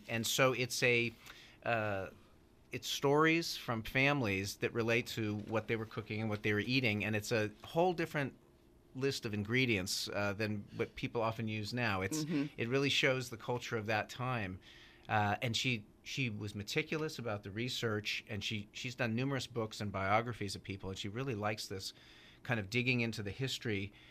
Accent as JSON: {"language": "English", "town": "St. Helena", "region": "California", "country": "United States", "tie": "born or raised there", "said": "I grew up in St. Helena, grew up in Napa Valley, and I loved this place and I loved the people here."}